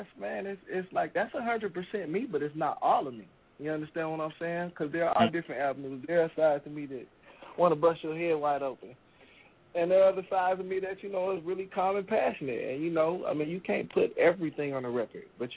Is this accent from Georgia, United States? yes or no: yes; Atlanta, Georgia, United States; also born or lived in Chicago; from Chicago, by way of Atlanta. I was born in Chicago but raised in Atlanta.